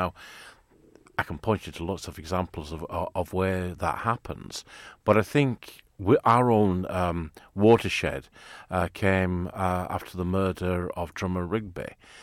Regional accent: Bradford, Yorkshire and the Humber, United Kingdom; I was brought up in Bradford. I'm pretty familiar with Muslim communities.

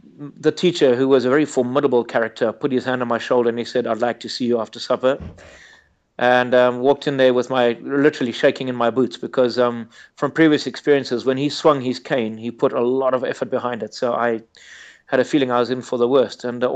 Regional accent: Zimbabwe; I'm totally blind. Obviously, I'm from Zimbabwe.

